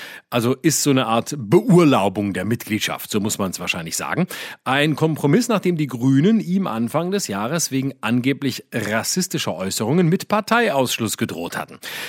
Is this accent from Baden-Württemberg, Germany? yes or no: yes; Baden-Württemberg, Germany; wir schauen in mein altes Heimatbundesland Baden-Württemberg, aber nicht in meine Heimat Baden